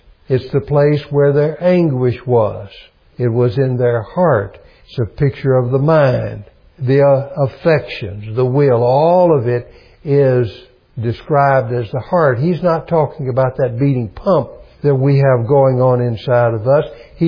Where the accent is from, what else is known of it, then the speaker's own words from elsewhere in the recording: Knoxville, Tennessee, United States; somebody asks me what my hometown is, I'm going to say the Knoxville area. That's my hometown.